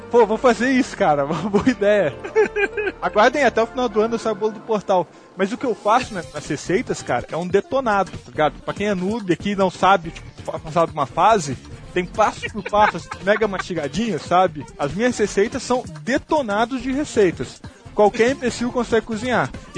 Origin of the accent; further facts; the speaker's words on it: São Paulo, Brazil; Eu sou do interior de São Paulo, perdi fácil, cara.